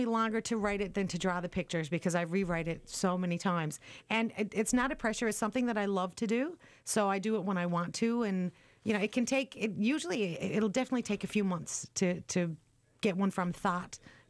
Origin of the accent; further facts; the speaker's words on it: Newfoundland and Labrador, Canada; Tickles visits all the places in Newfoundland that have interesting names, they, of course, have to stop in my hometown, and they visit my parents.